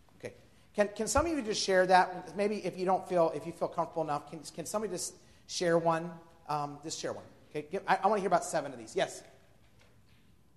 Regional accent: Idaho, United States; but I grew up in Idaho.

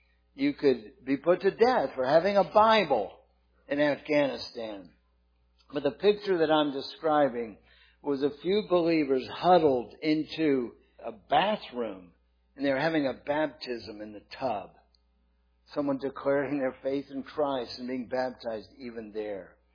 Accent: St. Petersburg, Florida, United States; A church that I grew up in St. Petersburg, Florida, did not have a baptistry.

